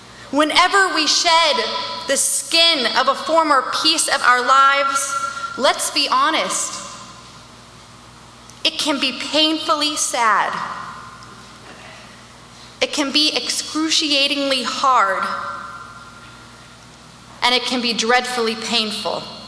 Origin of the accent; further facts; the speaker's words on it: California, United States; You see, I'm from Orange County. My parents live less than an hour away, less than 60 miles away from the streets of Westwood.